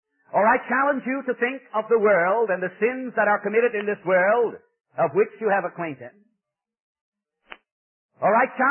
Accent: Ireland; growing up in Ireland in the mountains in a little cottage in the kind of poverty that you really don't know about in this country.

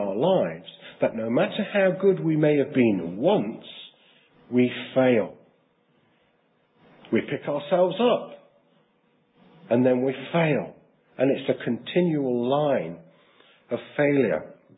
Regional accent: England, United Kingdom; Oh, I'm an Englishman. I can look back to 1966.

